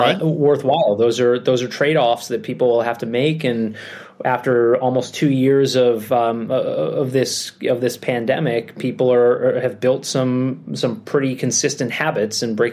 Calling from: Boston, Massachusetts, United States; I'm joining from Boston, Massachusetts, from our corporate headquarters.

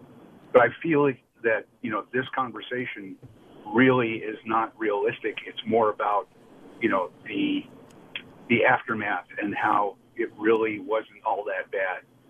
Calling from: San Jose, California, United States; I'm calling from San Jose.

